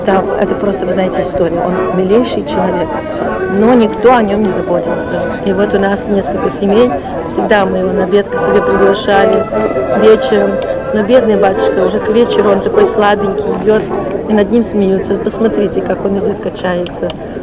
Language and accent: Russian; Xinjiang, China; moved away; Из Синьцзяна, да, из далекого Туркестана. В Шанхай мы прибыли, мы выехали из Синьцзяна в 45-м году, в Шанхай мы прибыли в 47-м году.